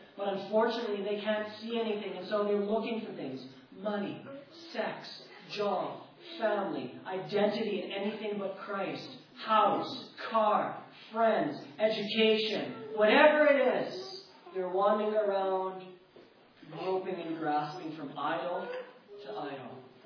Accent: Canada; We're Canadian

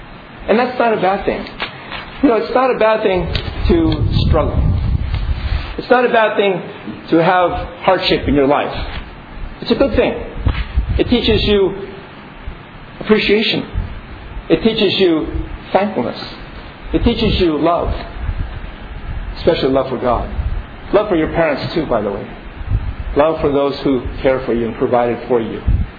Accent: Philippines; I'm Filipino

